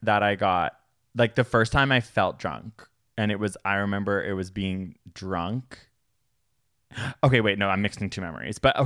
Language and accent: English; Toronto, Ontario, Canada; In where I grew up in Toronto